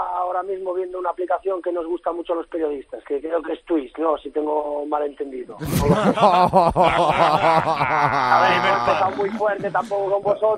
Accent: Galicia, Spain; Bueno, yo y muchos más gallegos que hombre, tienen que estar fuera

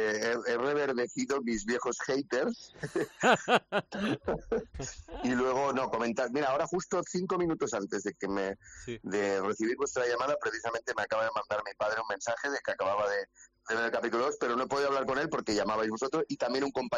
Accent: Valencian Community, Spain; ¿Puedo soltar una de lo que me siento muy orgulloso siendo valenciano

